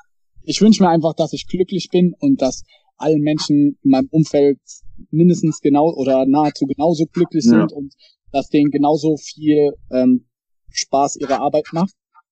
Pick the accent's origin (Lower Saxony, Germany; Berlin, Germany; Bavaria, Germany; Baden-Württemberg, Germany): Baden-Württemberg, Germany; Ladenburg; letztens war bei uns im Dorf ein Dorffest, wo ich herkomme, in Ladenburg.